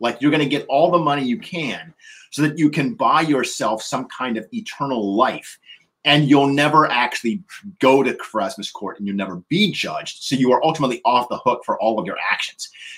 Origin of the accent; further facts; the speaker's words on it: Nevada, United States; I grew up in Nevada, and L. Ron Hubbard, who founded Scientology, you know, lived like, you know, an hour's drive from my house.